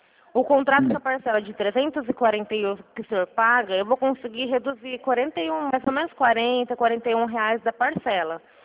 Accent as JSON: {"language": "Portuguese", "town": "Araçatuba", "region": "São Paulo", "country": "Brazil", "said": "Eu sou de Araçatuba."}